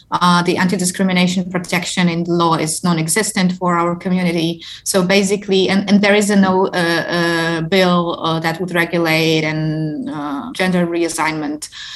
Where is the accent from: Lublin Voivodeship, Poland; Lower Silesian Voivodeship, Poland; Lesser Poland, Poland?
Lower Silesian Voivodeship, Poland; Wrocław; now in Warsaw, Poland; I come from Wrocław. It's also a city. It's definitely smaller than Warsaw. Now I live in Warsaw and I feel the difference.